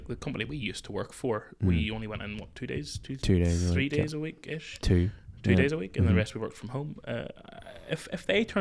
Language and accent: English; Ballymena, Northern Ireland, United Kingdom; I'm now working in South Belfast. I'm from Ballymena. I live in Ballymena